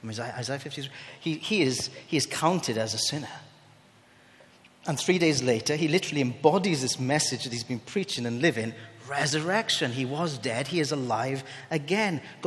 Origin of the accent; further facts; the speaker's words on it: United Kingdom; Oh, we don't do that, we're British.